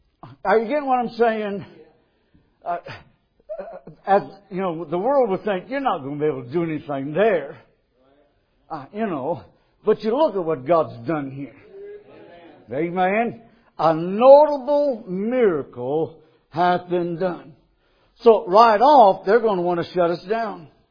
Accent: Ardmore, Alabama, United States; I tell folks as I travel, I'm from Ardmore, Alabama.

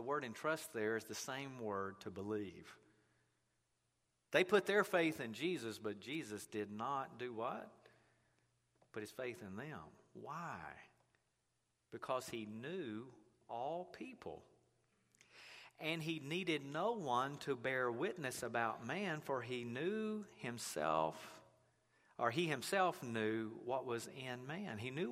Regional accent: Mobile, Alabama, United States; At least that's what I did when I was a little kid growing up in Mobile.

